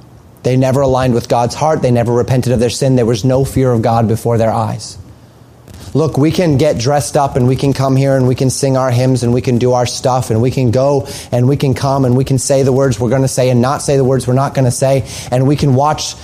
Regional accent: Colorado, United States; I saw this all the time growing up in Colorado.

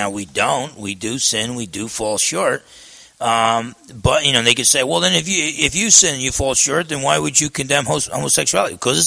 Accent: New Jersey, United States; I used to box growing up in New Jersey.

